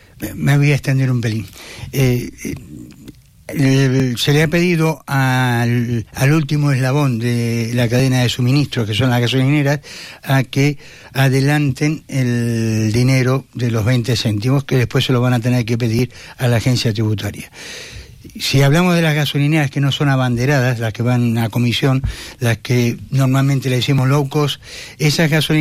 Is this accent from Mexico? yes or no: no; Argentina; moved away; Yo soy argentino y te puedo asegurar eso